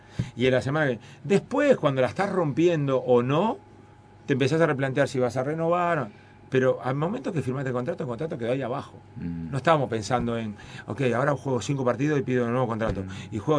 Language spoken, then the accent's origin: Spanish; Uruguay; nos representa como uruguayos.